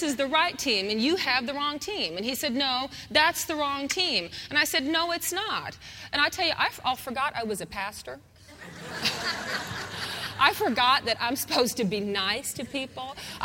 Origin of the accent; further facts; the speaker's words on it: Colorado, United States; Now, I grew up in Colorado, and in Colorado, if you were not a football fanatic, you would just die and you'd get killed.